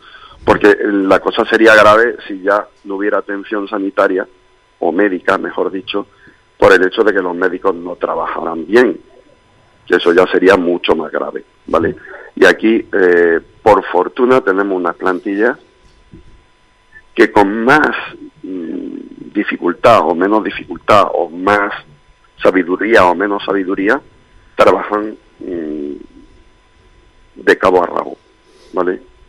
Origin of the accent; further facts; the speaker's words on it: Granada, Andalusia, Spain; also born or lived in Almería; yo viví 5 años en Almería porque yo hice el MIR allí y se vive muy bien en Almería, os lo digo. Soy granadino